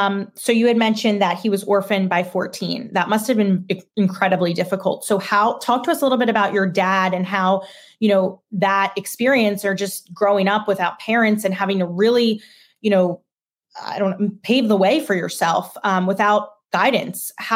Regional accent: Broomall, Pennsylvania, United States; Now, I'm a Springfield girl myself. I grew up in Broomall, but then I moved to Springfield, and that's where I live now.

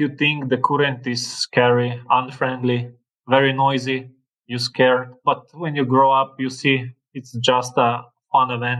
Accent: Ptuj, Drava, Slovenia; I'm from Ptuj. I'm 37 years old.

